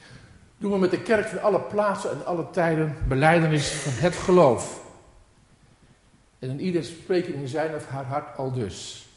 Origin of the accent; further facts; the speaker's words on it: Ede, Gelderland, Netherlands; Niet alleen hier in Heteren, maar ook in Ede, waar ik vandaan kom.